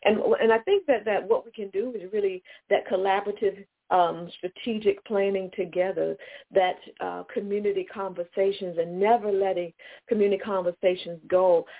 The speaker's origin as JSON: {"language": "English", "town": "Chesapeake", "region": "Virginia", "country": "United States", "tie": "born or raised there", "said": "I grew up in the Fairfield Parkwood section of Chesapeake, Virginia, because we're coming from the Virginia Beach, Chesapeake area."}